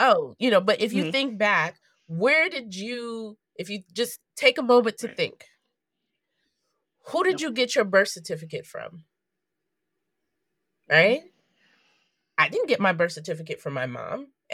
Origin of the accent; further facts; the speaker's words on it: New York, United States; also born or lived in Kansas; Although I was raised in New York, I was born in Kansas because my father was in the military at the time.